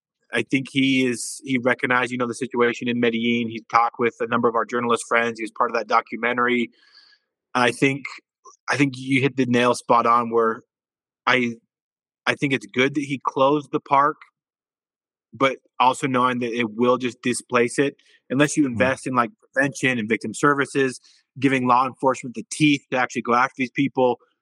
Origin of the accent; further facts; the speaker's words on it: United States; now in Wyoming, United States; I'm very aware that I am an American male who visits Colombia but lives in Wyoming.